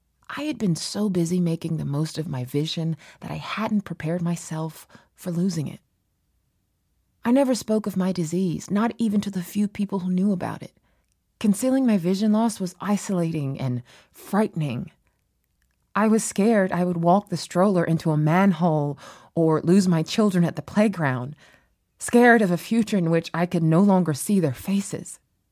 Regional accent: Brooklyn, New York, United States; We had moved back to Brooklyn, my hometown, because my driving had become untenable.

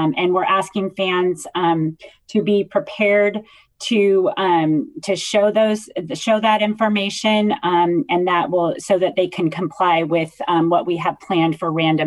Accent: Sacramento, California, United States; Well, I grew up in Sacramento, so I very much understand how deep Giants fandom runs deep in the Sacramento area.

